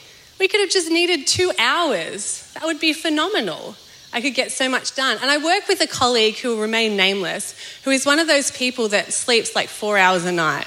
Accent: Melbourne, Victoria, Australia; also born or lived in Sydney; I'm from Melbourne. I actually grew up in Melbourne, but we worked in Sydney for 10 odd years and have only moved back. We moved back at the beginning of 2019.

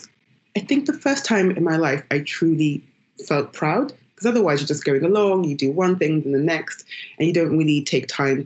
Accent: United Kingdom; so I'm African-British, my parents are African, I'm British by virtue of being born here and having spent the majority of my life here.

